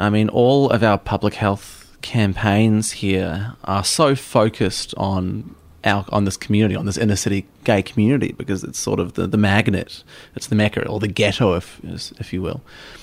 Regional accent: New Zealand; now in Melbourne, Australia; You can't tell people that I'm from New Zealand.

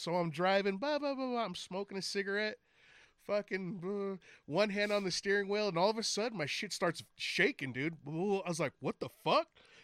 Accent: California, United States; I'm from Cali. I'm a California Mexican.

